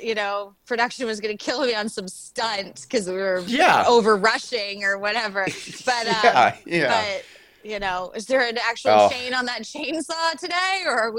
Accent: New York, United States; I'm from New York.

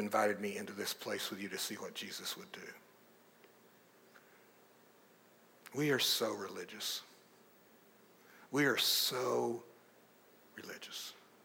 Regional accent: Appalachia, United States; I come from Appalachia, deep Appalachia, full of every kind of abuse and shame.

